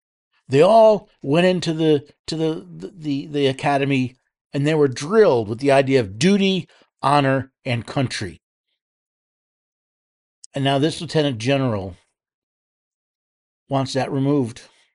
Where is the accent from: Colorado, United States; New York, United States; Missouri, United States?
New York, United States; New York City; born there; Now, I was born in New York City. I lived in upstate New York.